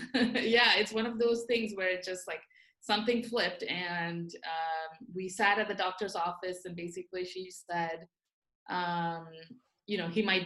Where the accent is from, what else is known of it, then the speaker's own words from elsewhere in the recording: India; moved away as an adult; I grew up in India. I didn't grow up here. And I moved here right around 22-ish, when I was 22.